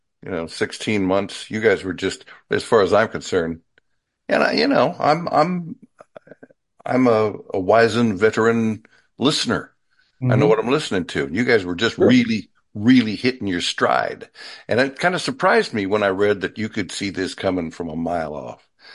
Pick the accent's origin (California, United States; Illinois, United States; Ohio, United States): California, United States; I'm from California. We say guys like y'all say y'all.